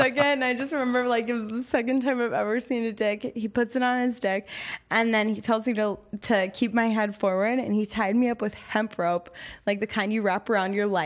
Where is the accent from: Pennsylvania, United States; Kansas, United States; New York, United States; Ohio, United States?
Pennsylvania, United States; Philadelphia; I'm from Philadelphia, and okay.